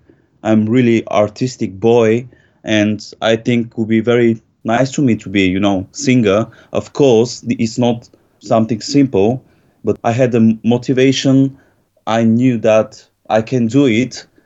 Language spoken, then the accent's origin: English; Bulgaria; I'm from Bulgaria originally